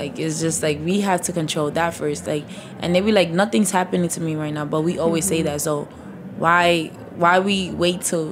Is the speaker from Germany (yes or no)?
no; Senegal; also born or lived in Mauritania; I'm from Senegal and Mauritania. So, like, we mostly eat, like, Senegalese food.